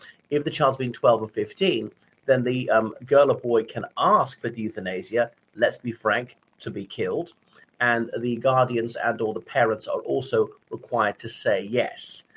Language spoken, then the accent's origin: English; Ireland; from Ireland.